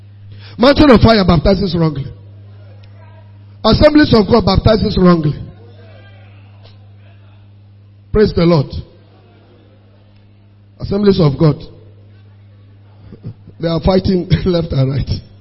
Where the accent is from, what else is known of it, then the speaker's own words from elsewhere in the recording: Akwanga, Nasarawa, Nigeria; You are from Umuze. I'm from Akwanga.